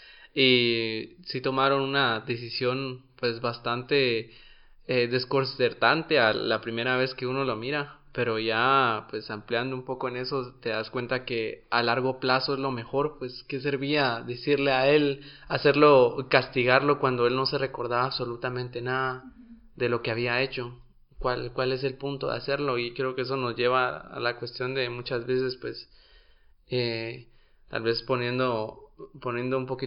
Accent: Guatemala; Y pues sí, así somos los guatemaltecos.

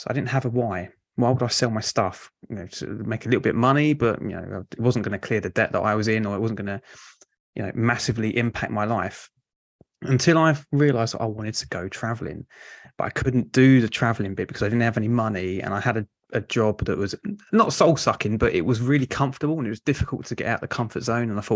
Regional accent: London, United Kingdom; accent: Cockney; I'm from South London. So listeners might pick up the kind of diluted Cockney accent as we go through. But I've tended to gravitate further to the coast as I've got older.

